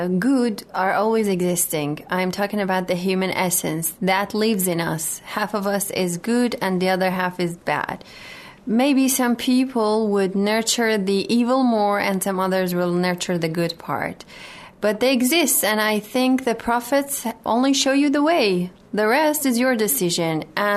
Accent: Iran; English is a second language; Well, I am from Iran and I study English literature.

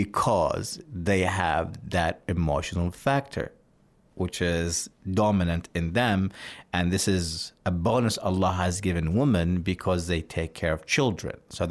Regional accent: Australia; I am from Australia, as you can tell from my accent.

